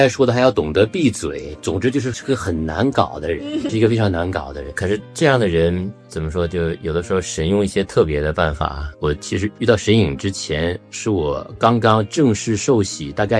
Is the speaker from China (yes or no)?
yes; Shenyang, Liaoning, China; 因为我就是我老家在东北沈阳人